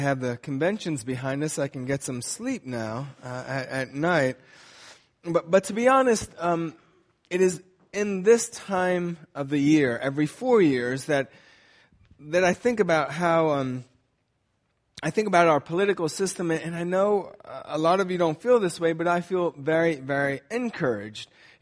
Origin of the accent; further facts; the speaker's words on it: United States; I attribute that a lot to the fact that I'm an American.